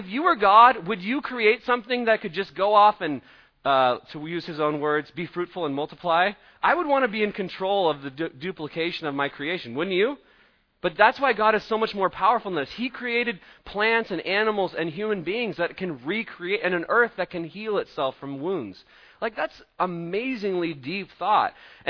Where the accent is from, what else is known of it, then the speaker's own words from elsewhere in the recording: Eugene, Oregon, United States; I don't say it's diverse just because I'm from Eugene, okay?